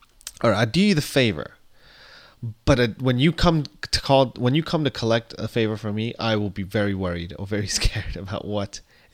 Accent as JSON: {"language": "English", "region": "California", "country": "United States", "said": "That's right, I recycle. I'm a Californian."}